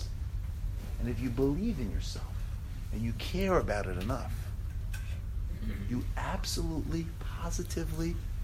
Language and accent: English; United States; And I grew up in America. I had some temptations.